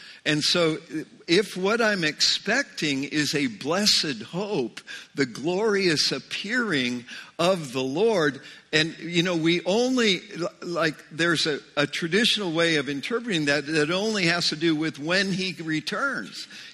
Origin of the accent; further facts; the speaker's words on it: Spokane, Washington, United States; born there; if I thought … I was born in Spokane, Washington